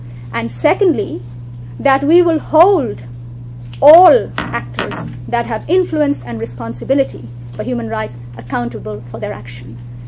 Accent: Bangladesh; English is a second language; I come from Bangladesh, a country which is very poor, a country which is racked with political violence.

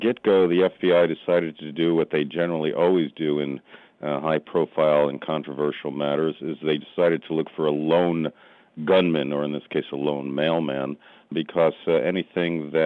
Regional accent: New York, United States; I'm from New York, and I lived through the anthrax attacks, and many hard-boiled New Yorkers did

